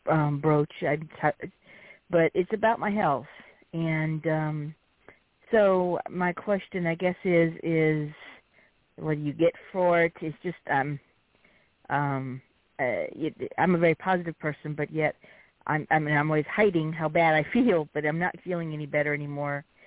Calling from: Louisiana, United States; I'm calling from Louisiana.

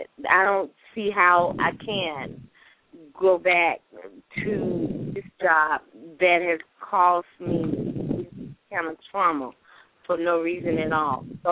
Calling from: Tennessee, United States; calling from Tennessee.

